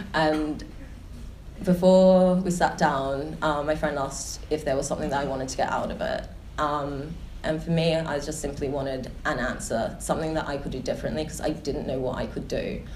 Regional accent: Australia; moved away as an adult; So I grew up in Australia. I came over here when I was 19.

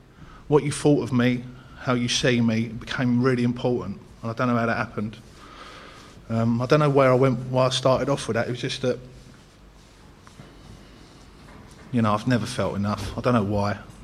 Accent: Ladbroke Grove, London, United Kingdom; I'm originally from West London. Grew up in an area called... It depends who I'm talking to. I either say I'm from Notting Hill. If I'm speaking to people from like my people of where I'm from, it's Ladbroke Grove.

